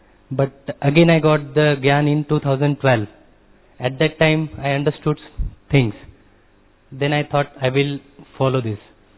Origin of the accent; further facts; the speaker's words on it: Dubai, United Arab Emirates; now in India; I am from Dubai.